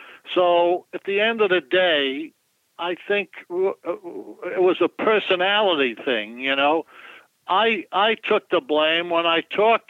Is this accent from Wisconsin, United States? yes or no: no; New York City, New York, United States; I'm from the Big Apple. I think I know my way around.